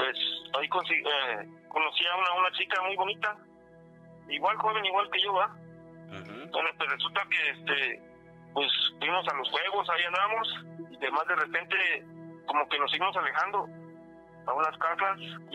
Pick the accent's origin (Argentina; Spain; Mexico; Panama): Mexico; Morelos; yo tengo 45 años. Cuando tenía 20 años estaba yo trabajando, ¿va? Soy de Morelos, ¿verdad? Del estado de Morelos, y nos fuimos a trabajar allá a Tuxtla Gutiérrez, Chiapas.